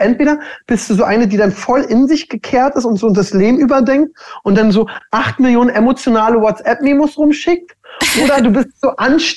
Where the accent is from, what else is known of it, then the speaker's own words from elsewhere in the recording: Berlin, Germany; ich bin Berliner. Ich kann ganz anders reden, wenn du willst.